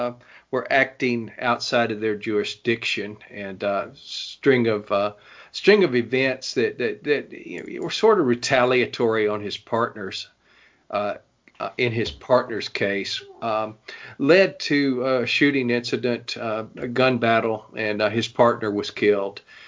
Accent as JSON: {"language": "English", "region": "Louisiana", "country": "United States", "said": "I'm originally from Louisiana."}